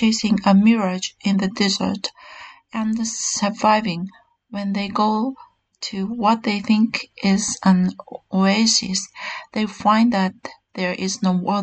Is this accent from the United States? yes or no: no; Japan; I was born in Japan, went to school in Japan, was exposed to Japanese culture, spent time with Japanese friends, and grew up with Korean parents.